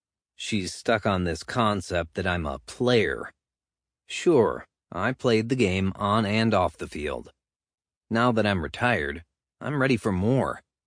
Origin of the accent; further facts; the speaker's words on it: Ohio, United States; also born or lived in Texas; now in Nashville, United States; I was born and raised in Ohio, but my sister married a musician